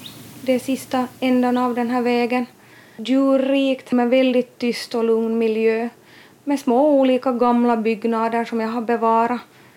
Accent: Kärra, Southwest Finland, Finland; Jag är 32 år gammal. Född och uppvuxen här i Kärra, Dragsfjärd.

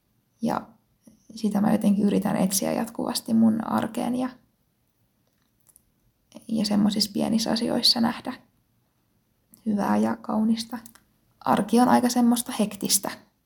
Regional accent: Northern Finland, Finland; now in Turku, Finland; Mä oon 23-vuotias esittävän taiteen alan opiskelija. Ja mä asun tällä hetkellä Turussa. Mut mä oon kotoisin Pohjois-Suomesta.

